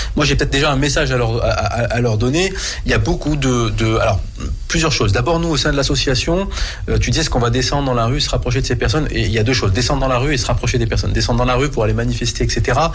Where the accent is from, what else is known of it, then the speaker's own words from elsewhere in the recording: France; Quel est le rôle qu'on a à jouer dans le lien en tant que Français, franco-maghrébin?